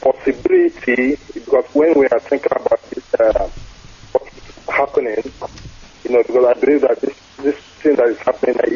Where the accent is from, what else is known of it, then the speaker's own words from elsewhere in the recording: Cork, Munster, Ireland; I come from Cork